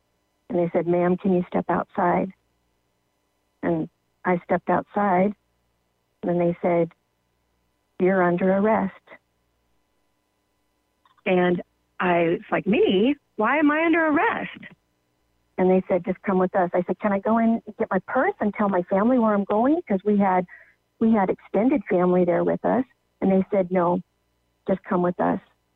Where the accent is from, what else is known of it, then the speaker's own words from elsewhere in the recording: California, United States; moved away as an adult; now in Wenatchee, United States; I'm originally from California. And Mark and I moved up to Wenatchee to raise our kids in a healthier environment.